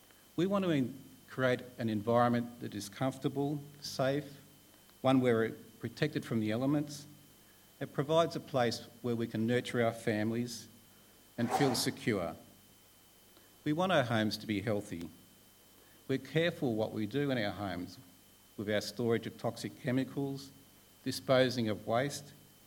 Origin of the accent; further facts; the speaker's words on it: Sydney, New South Wales, Australia; I grew up in Sydney's northern fringe and I was surrounded by bush. I was very much brought up in a natural environment.